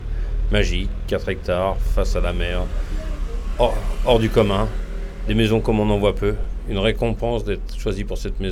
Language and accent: French; Nantes, Pays de la Loire, France; born there; Breton, je suis né à Nantes, je suis aussi d'un côté originaire vendéen, donc.